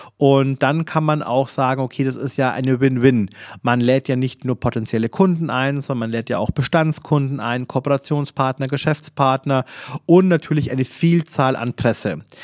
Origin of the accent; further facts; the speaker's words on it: Regensburg, Bavaria, Germany; also born or lived in Munich; ich komme ja aus Regensburg, ich bin nach vielen Jahren von München nach Regensburg gezogen